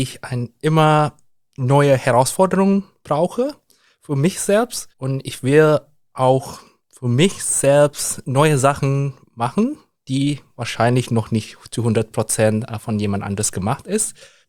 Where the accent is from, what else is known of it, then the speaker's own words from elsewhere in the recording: Indonesia; German is a second language; Ich komme aus Indonesien, eine Stadt mit einer recht viel Biodiversität.